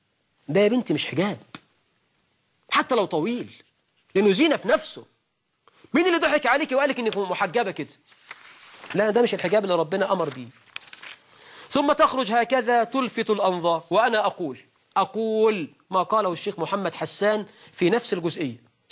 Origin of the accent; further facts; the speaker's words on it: Egypt; زي عندنا في مصر في الريف والصعيد